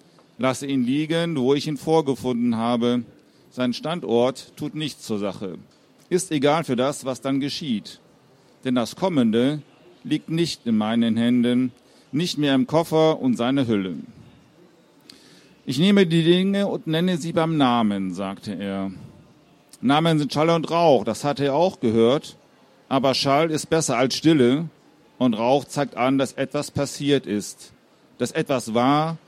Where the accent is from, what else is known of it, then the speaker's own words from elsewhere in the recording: Schleswig-Holstein, Germany; Ich komme aus der Nähe von Heide, auch an der Westküste Schleswig-Holsteins.